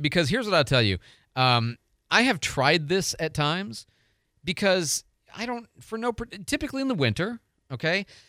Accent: Illinois, United States; also born or lived in Missouri / Michigan; I'm from Illinois and, you know, Missouri and Michigan. And so originally

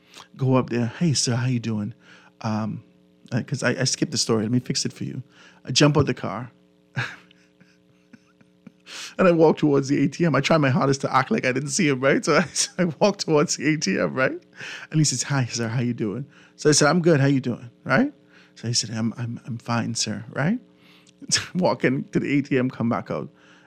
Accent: Grand Bahama, Bahamas; because I'm from Grand Bahama, and being able to see whether or not it's thriving and things happening in those particular areas

